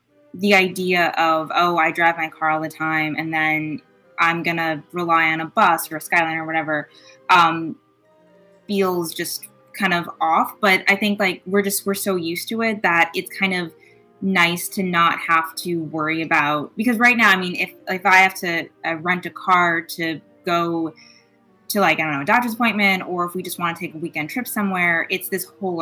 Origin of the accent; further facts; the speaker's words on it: Scranton, Pennsylvania, United States; But I'm from Scranton, Pennsylvania.